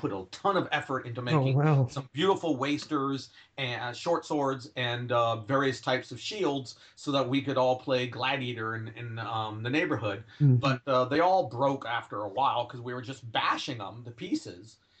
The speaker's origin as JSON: {"language": "English", "region": "Florida", "country": "United States", "tie": "born or raised there", "said": "And also growing up in Florida, citrus plants"}